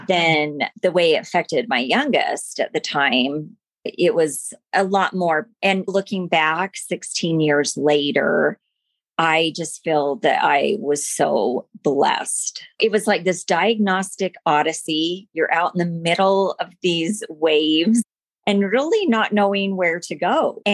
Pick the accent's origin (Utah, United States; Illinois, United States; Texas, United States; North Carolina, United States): Utah, United States; American Fork; So this week I'm going to be 51. So I grew up in American Fork, Utah.